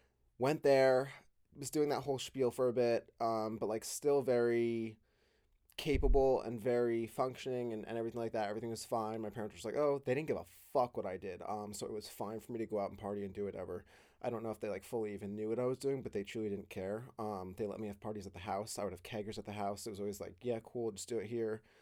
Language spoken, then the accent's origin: English; New Jersey, United States; My brother and I are twins. I grew up in New Jersey.